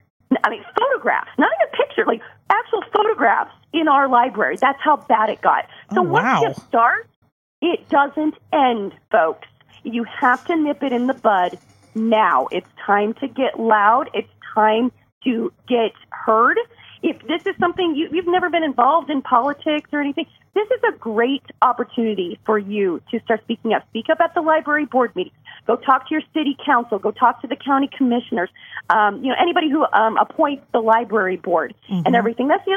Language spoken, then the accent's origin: English; Denver, Colorado, United States; now in Alabama, United States; Again, I'm from Denver. Woo-woo, go Colorado.